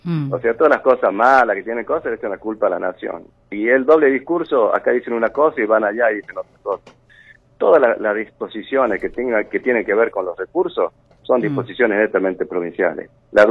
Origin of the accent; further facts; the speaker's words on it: La Rioja, Argentina; Y somos los mismos riojanos que tenemos que decidir.